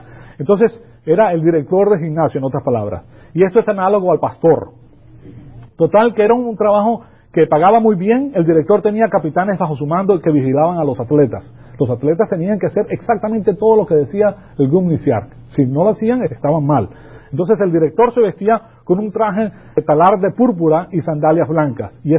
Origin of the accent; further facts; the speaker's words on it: Venezuela; Yo me recuerdo que cuando yo me crié en Venezuela, yo tenía un tío mío que era embajador.